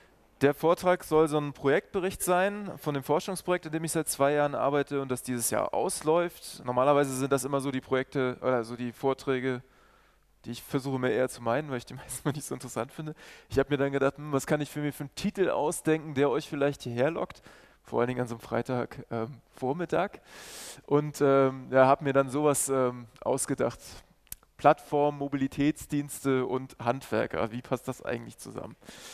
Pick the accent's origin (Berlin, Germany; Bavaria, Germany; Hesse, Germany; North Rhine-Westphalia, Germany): Berlin, Germany; So, ich bin halt aus Berlin